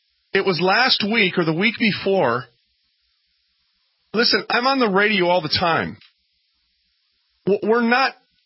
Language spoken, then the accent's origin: English; Minneapolis, Minnesota, United States; I was raised in North Minneapolis, folks.